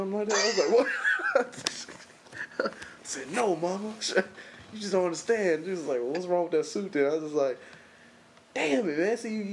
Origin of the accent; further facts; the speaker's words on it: Compton, California, United States; I'm careful, man. I grew up in Compton.